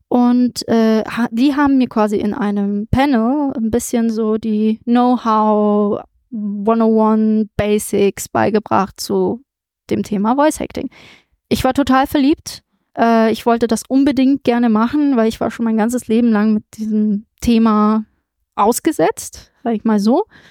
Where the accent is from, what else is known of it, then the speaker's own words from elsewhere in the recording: Germany; accent: German; Auch im englischen Raum, dass sich mein deutscher Akzent zum Beispiel ein bisschen reduzieren lässt und dafür britisches Englisch sich einfindet.